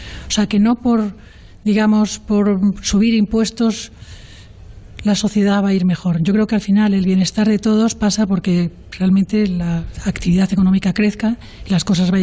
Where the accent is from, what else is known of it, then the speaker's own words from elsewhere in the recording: Burgos, Castile and León, Spain; Ya, pues no, soy burgalesa, burgalesa.